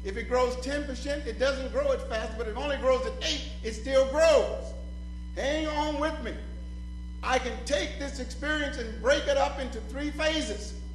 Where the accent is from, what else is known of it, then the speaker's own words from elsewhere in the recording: Richmond, Virginia, United States; Now, if you'd have seen me growing up in Richmond, poor and hungry, fearful